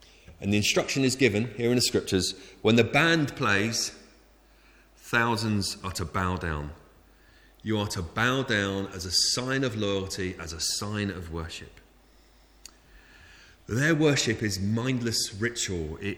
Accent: Bristol, South West England, United Kingdom; I mean, I come from Bristol.

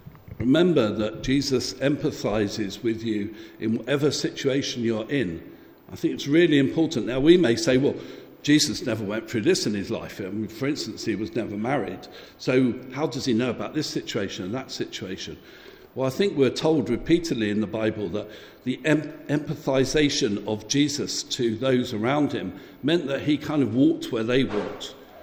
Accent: Chiswick, London, United Kingdom; So I grew up in London, and I grew up in Chiswick in West London. It was a very ordinary place then. It's very posh now, but it was very ordinary then, honest.

